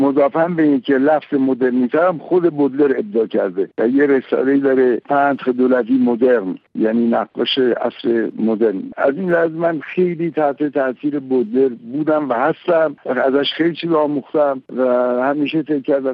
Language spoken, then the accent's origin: Persian; Iran; first language fa; also born or lived in France; من بالاخره زبان مادریم فارسیه. اگر از 1979 رفتم فرانسه و اونجا موندگار شدم، 12 سال به زبان فرانسه نوشتم